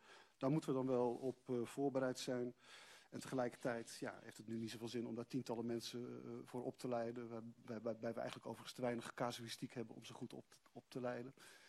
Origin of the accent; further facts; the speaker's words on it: Groningen, Netherlands; Of we die mensen verstaan, of ze naar ons luisteren als Groningers.